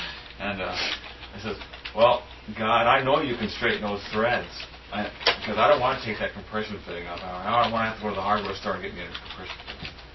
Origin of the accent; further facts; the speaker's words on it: California, United States; I never even seen a roach until I came to Pensacola. I'm from California.